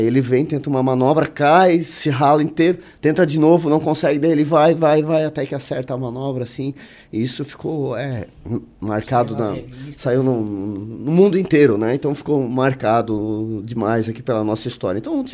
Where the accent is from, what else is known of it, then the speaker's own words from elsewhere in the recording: Urussanga, Santa Catarina, Brazil; Vocês são da onde? De Uruçanga. Bom, Uruçanga, pô, não é? Como é que tem skatista lá em Uruçanga?